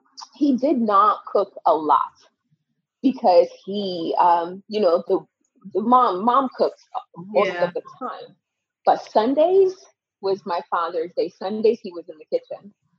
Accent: Porto Novo, Ouémé, Benin; English is a second language; So like I mentioned earlier, I'm from Porto Novo, Benin. Porto Novo is the capital of our country. And I grew up in this little town called Hueme Detromede. I was there till I was about 10 years old.

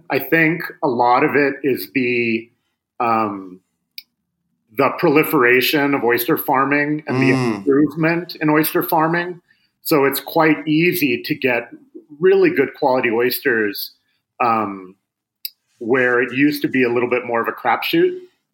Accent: Seattle, Washington, United States; born or raised there

